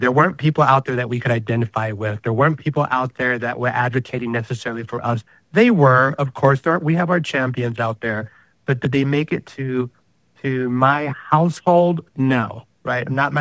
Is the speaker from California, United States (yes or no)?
no; El Paso, Texas, United States; also born or lived in New Orleans; I grew up both in El Paso, Texas, and New Orleans. My time was split. My mother's from El Paso. My father's from New Orleans.